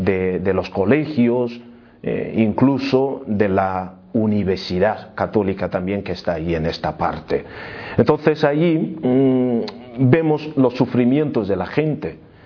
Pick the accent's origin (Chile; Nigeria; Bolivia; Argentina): Nigeria; South West; Spanish is a second language; now in Murcia, Spain; yo soy de Nigeria, para empezar, y nacido en 1979, y hoy, por la gracia de Dios, vivo en Murcia, en España. Yo soy de la parte del suroeste de Nigeria, donde la mayoría de la gente son cristianos.